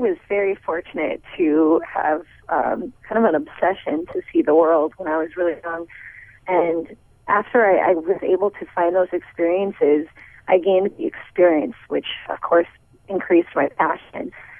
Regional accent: South Dakota, United States; the Pierre, South Dakota concept a few times. I think that they really like the idea of going back to my home state and filming in some areas there as well

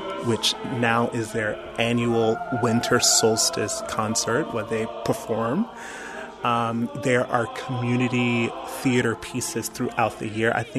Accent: Anderson, South Carolina, United States; Growing up in Anderson, South Carolina, a little queer boy that was a singer in the church, right?

